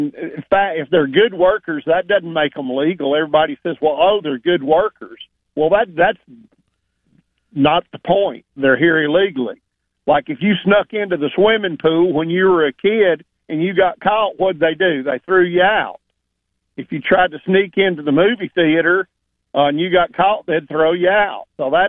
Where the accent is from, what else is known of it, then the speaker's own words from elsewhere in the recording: Gainesville, Georgia, United States; I grew up in Gainesville, lived here all my life.